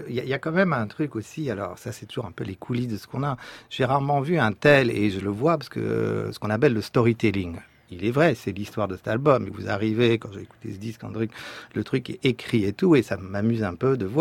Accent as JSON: {"language": "French", "region": "England", "country": "United Kingdom", "second_language": "French", "said": "Je pense qu'on le sait, je suis anglais, on a une aristocratie, on a une royauté"}